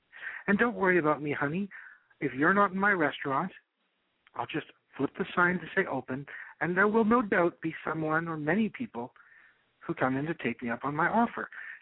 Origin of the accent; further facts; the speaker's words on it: Toronto, Ontario, Canada; Okay. Let me first say, I'm from Toronto, Canada